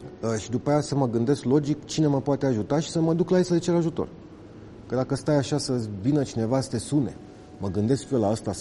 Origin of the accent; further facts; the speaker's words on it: Romania; now in Switzerland; Deci noi nu aveam în momentul ăla ca român dreptul de muncă sub nicio circunstanță în Elveția.